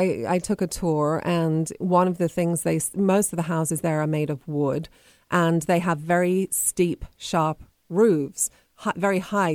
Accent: England, United Kingdom; where I grew up in England at home, you know, almost everybody lives in a brick house.

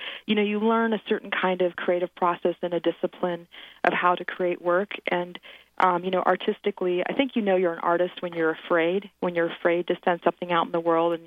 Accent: Portland, Oregon, United States; now in New York City, United States; It's not my hometown, per se, because I grew up in Oregon, in Portland, not so far from Seattle.

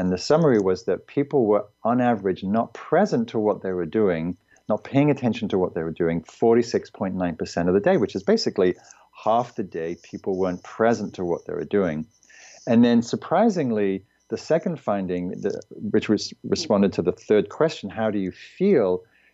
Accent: England, United Kingdom; I was living in London. I was going to college. I'm from England

